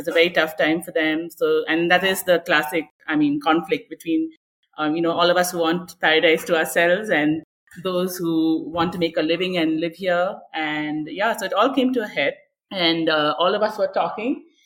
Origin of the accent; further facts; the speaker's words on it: Kodaikanal, Tamil Nadu, India; what's happening to all hill stations is happening right here in my hometown.